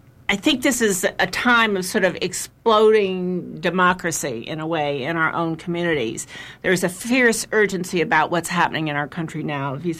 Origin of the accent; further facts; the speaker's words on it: Deer Isle, Maine, United States; I'm from Sunshine on Deer Isle.